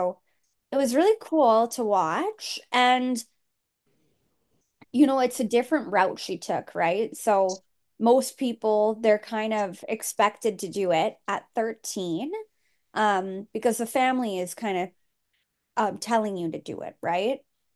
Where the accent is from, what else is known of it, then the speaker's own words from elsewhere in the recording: New York, United States; So like I'm a New Yorker and I look down on the people who, who live in Queens, or they live in, Long Island or something like